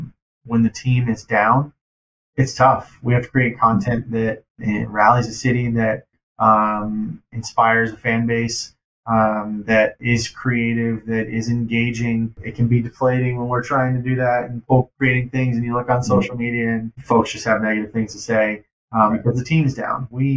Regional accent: Cleveland, Ohio, United States; now in Denver, United States; But I have Cleveland roots, born and raised in Ohio, outside of Cleveland. So I'll always be a Cleveland guy as well.

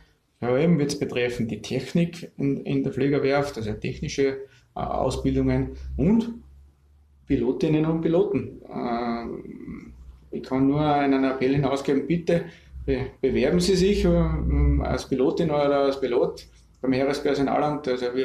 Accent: Adnet, Salzburg, Austria; als gebürtiger Installer, als Adninger, habe ich schon als Kind die Hubschrauber immer in der Tiefflugstrecke bei uns vorbeifliegen sehen.

